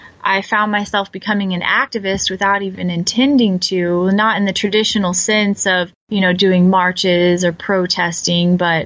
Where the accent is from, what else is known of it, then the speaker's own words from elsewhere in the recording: Missouri, United States; also born or lived in Montana; So I claim Southeast Missouri as my home. I was born in Montana. My dad was in the Air Force until I was about 5 years old, but then we made our way back here because my grandparents live here on both sides of the family.